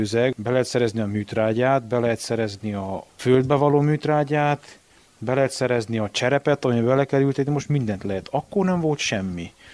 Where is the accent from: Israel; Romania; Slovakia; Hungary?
Romania; Kibéd, Mureș County; kibédi lakos, itt születtem, itt nőttem fel, és jelenleg is itt dolgozom.